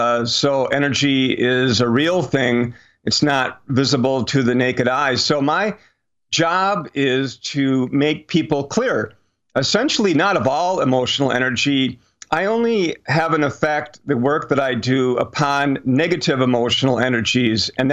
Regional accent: Milwaukee, Wisconsin, United States; So when I was growing up in Milwaukee a long time ago, it was really popular for people who even lived in our city to take brewery tours.

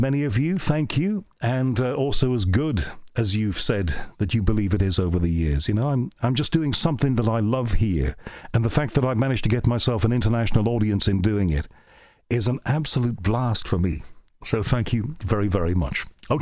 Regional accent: United Kingdom; But, you know, we're British. We want to get it right.

